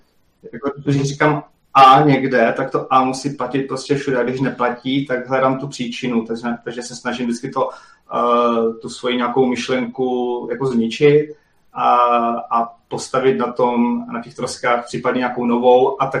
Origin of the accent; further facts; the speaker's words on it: Ostrava, Moravian-Silesian Region, Czechia; moved away as an adult; now in Prague, Czechia; původně pocházím z Ostravy, a řekl bych z vyloučené lokality v Ostravě. No a tam jsem žil, vystudoval. A po vysoké škole jsem se přesunul do Prahy, kde teďka žiju.